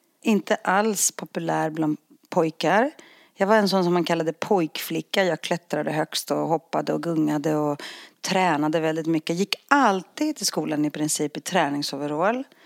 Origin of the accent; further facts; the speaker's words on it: Northern Greece, Greece; jag växte upp liksom i en liten grekisk bergsby, en sket, en liten håla upp i norra Grekland som ingen har varit i.